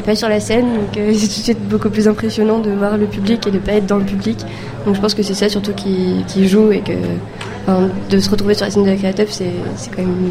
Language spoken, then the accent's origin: French; Poitiers, Nouvelle-Aquitaine, France; Donc on est tous de Poitiers, on s'est retrouvés tous à Poitiers.